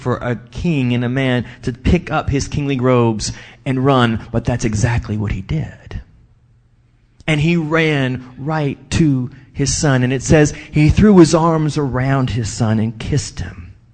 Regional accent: New Orleans, Louisiana, United States; Now, of course, I'm from New Orleans, and I was like 12 years old when I realized chickens don't fly.

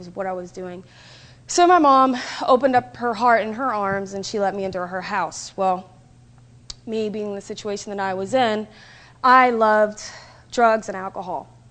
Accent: Tennessee, United States; moved away; I'm from Tennessee, by the way.

